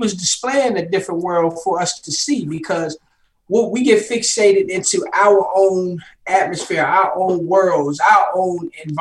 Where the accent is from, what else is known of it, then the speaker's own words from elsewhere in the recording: College Park, United States; You know, I hail from College Park.